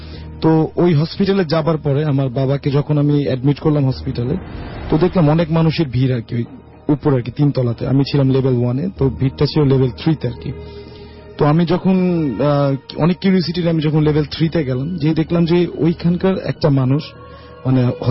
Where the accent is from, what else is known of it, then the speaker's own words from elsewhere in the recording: Sirajganj, Rajshahi Division, Bangladesh; now in Dhaka, Bangladesh; তো আমি যেহেতু ঢাকায় থাকতাম, আমার এই ঘটনাটি ঘটেছিল আমার দেশের বাড়ি সিরাজগঞ্জে আর কি।